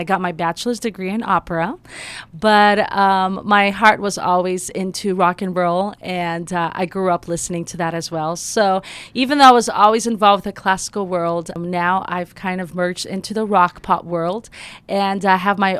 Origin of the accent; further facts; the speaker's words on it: Greece; also born or lived in Los Angeles, United States; And my dad, I come from Greece.